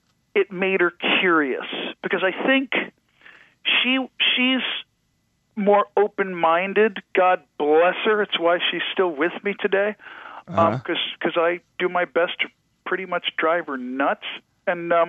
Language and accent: English; New York, United States; now in Arizona, United States; Honey, we're from New York, and now we're in Arizona.